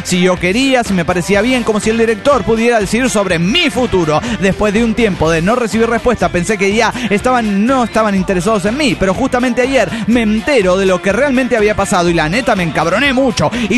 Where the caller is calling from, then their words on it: La Paz, Bolivia; de La Paz, Bolivia.